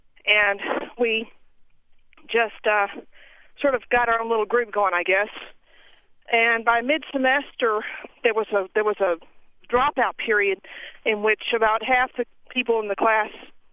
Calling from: Nashville, Tennessee, United States; I'm calling from Nashville, Tennessee, and I'm a registered nurse

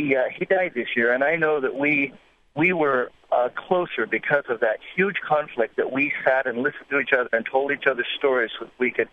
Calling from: Phoenix, Arizona, United States; I come from Arizona, where it's pretty charged politically about the immigration issue.

